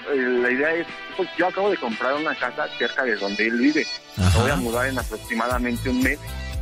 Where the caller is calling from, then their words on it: Tlalnepantla, State of Mexico, Mexico; Yo estoy aquí en Tlalnepantla.